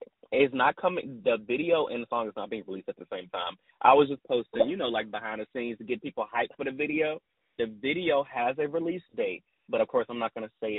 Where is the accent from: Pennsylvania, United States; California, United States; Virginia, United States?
Virginia, United States; now in Nashville, United States; I'm originally from Virginia, but I live in Nashville.